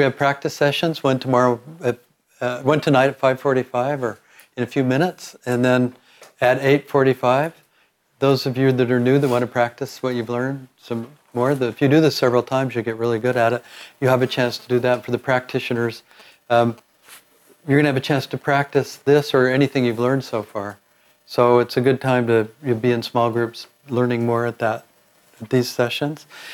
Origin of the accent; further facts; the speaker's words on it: California, United States; We're from California.